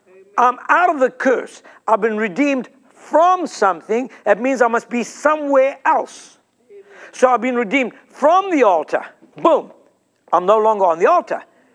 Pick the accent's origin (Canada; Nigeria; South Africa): South Africa; now in United States; I'm from South Africa, as you all know.